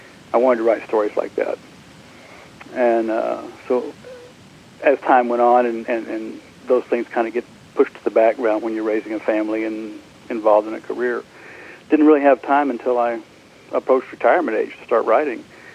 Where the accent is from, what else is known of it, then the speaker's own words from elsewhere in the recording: Texas, United States; Basically, I'm from Texas. You can probably tell a little bit by the accent.